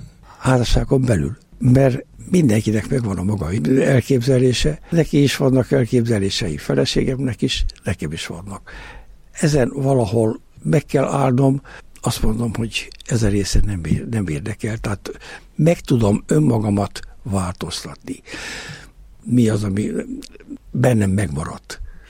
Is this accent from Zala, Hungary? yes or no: no; Szécsény, Nógrád, Hungary; de született Széchenyi vagyok. Tudni, Széchenyben születtem, és ott szinte a rendházban ott nőttünk fel a saját kortársaimmal együtt.